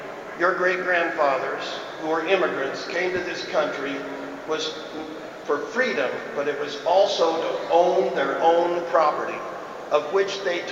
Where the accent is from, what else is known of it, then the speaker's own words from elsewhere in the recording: Iowa, United States; from Mills in Montgomery, Iowa. That's way down in the southwest corner.